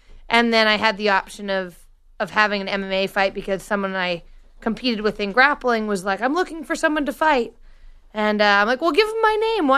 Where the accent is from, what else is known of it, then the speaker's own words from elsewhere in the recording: Victoria, British Columbia, Canada; I'm from Victoria, more like the nicer.